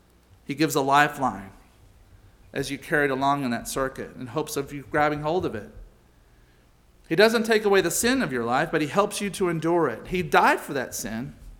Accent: the South, United States; I grew up in the South, and there's a proper way one goes into their parents' house.

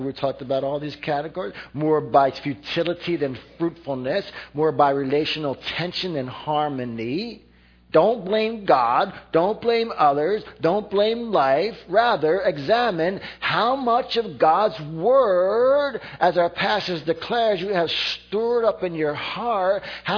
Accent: Philadelphia, Pennsylvania, United States; And I've been told I need to slow down in my Bible reading. So I will try. I am from Philadelphia, you know.

